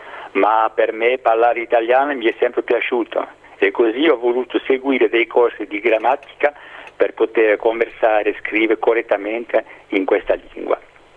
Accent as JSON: {"language": "Italian", "region": "Provence-Alpes-Côte d'Azur", "country": "France", "tie": "born or raised there", "also_born_or_lived": "Molfetta", "said": "sono nato in Italia a Molfetta. Dopo l'ultima guerra, mio padre con molti italiani si erano iscritti sulla lista degli immigrati per lavorare in Francia. Così nel 48"}